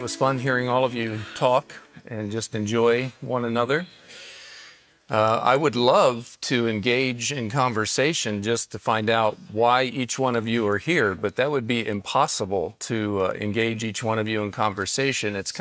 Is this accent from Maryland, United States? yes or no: yes; Westminster, Maryland, United States; And then I grew up near Westminster, Maryland, near Gettysburg, and I developed an interest in the Civil War.